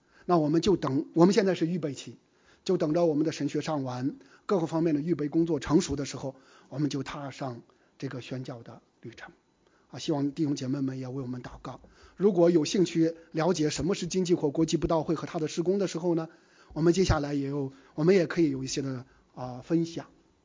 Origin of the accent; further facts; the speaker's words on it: China; 因为我们是中国人，我们的家人有很多家人还在中国